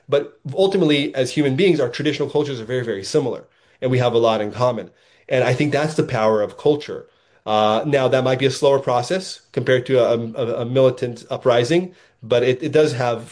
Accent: Ohio, United States; born there; I was born in Ohio. I didn't experience persecution in China like these people did.

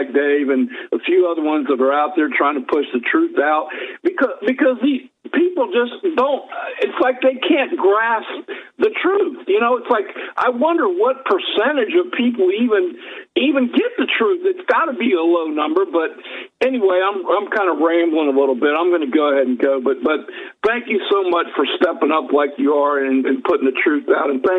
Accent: United States; Well, I'll just talk about America since I'm American

